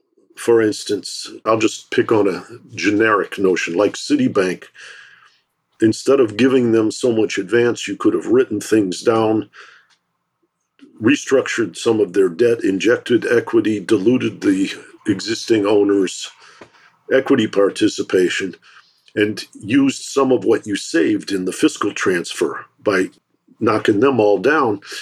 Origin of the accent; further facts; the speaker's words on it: Detroit, Michigan, United States; I grew up in Detroit, so I heard good things about